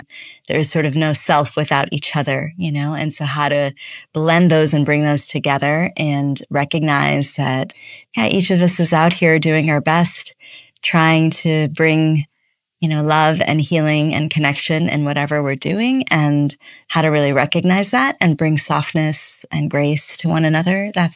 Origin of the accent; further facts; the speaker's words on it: Chicago, Illinois, United States; So like I said, I grew up in Chicago. My parents immigrated from India in the early 70s.